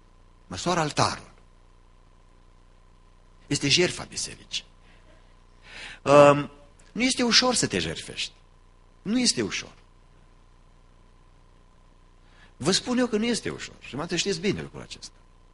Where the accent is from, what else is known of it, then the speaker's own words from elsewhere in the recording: Romania; born there; noi, în casa noastră, așa ne-am născut, acolo în România, așa s-a născut soția